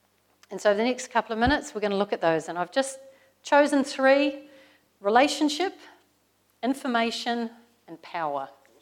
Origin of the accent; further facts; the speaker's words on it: New Zealand; As a New Zealander, I thought I was back home.